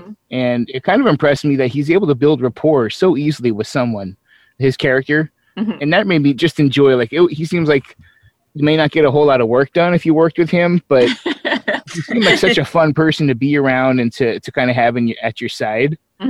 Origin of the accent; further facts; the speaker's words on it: Pennsylvania, United States; So I come from Southeast Pennsylvania, and that's Northeast.